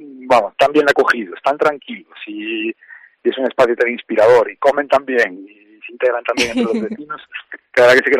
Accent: Bueu, Galicia, Spain; Nosotros somos de Bueu

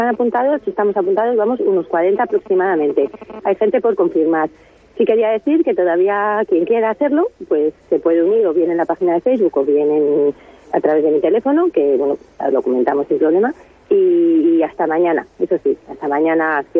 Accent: Madrid, Community of Madrid, Spain; moved away as an adult; yo soy madrileña, vivo aquí hace 6 años y llevo viniendo como 20 años de turista

